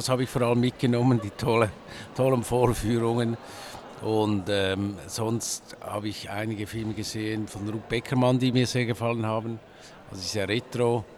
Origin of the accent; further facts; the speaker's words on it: Switzerland; Also ich komme aus der Schweiz